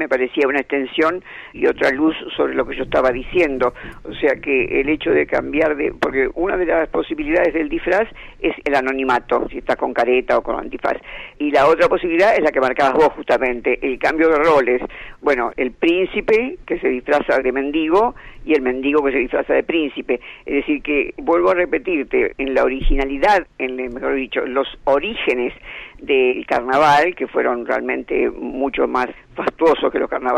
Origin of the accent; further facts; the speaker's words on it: Buenos Aires, Argentina; yo creo que como argentinos, como porteños también tendríamos que nombrarlo